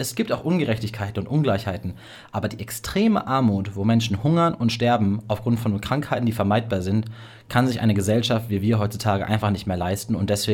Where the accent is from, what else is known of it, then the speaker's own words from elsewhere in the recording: North Rhine-Westphalia, Germany; now in Göttingen, Germany; auch in meiner Heimatregion des Ruhrgebiets